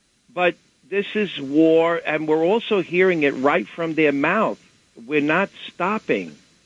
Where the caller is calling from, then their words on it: Riverdale, New York, United States; I'm calling from the Riverdale.